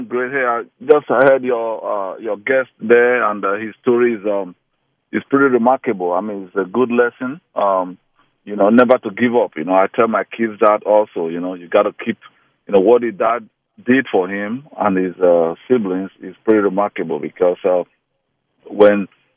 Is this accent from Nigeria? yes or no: yes; Nigeria; now in United States; I'm originally from Nigeria